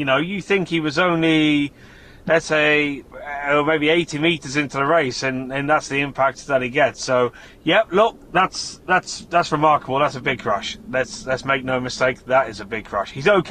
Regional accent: West Midlands, United Kingdom; accent: middle of England, rural Worcestershire; you can tell by my accent, I'm still pretty much middle of England, rural Worcestershire. I've got a strange dialect.

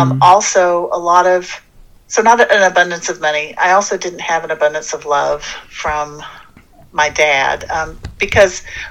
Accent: Texas, United States; My family, I grew up in Texas, and they'd say … come over here and hot hand me

